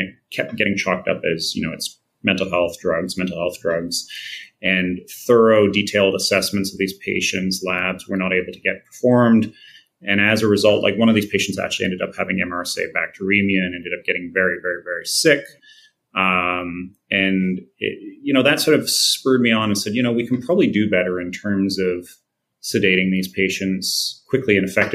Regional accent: Vancouver, British Columbia, Canada; also born or lived in Ontario / Quebec; And I'm originally from Vancouver and did a lot of my training in sort of central Canada and Ontario and Quebec, and then managed to make my way back out west a few years ago.

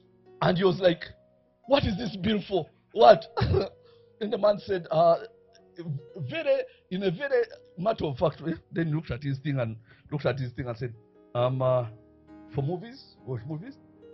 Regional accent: Uganda; But we are from Uganda, we don't know paper.

